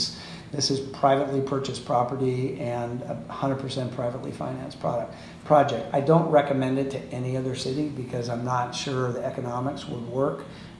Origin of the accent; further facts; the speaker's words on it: Seattle, Washington, United States; now in San Francisco, United States; Like I grew up in Seattle going to games with my father.